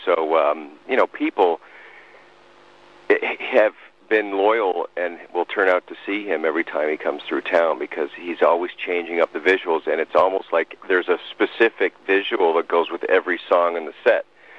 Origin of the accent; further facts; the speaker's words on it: Los Angeles, California, United States; I'm actually from Los Angeles, so I packed up all my stuff and moved into the other guitar player's house